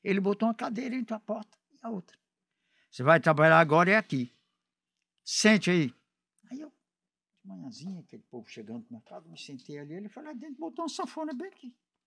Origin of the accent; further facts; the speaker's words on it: Piripiri, Piauí, Brazil; now in Fortaleza, Brazil; Eu sou de Piripiri e lá no Piauí eu já tinha atividade musical por acaso, claro.